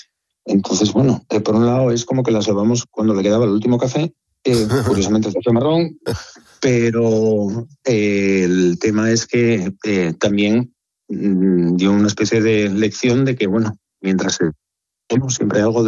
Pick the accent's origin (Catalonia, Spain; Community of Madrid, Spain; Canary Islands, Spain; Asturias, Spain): Asturias, Spain; Gijón; born there; Porque yo nací en Gijón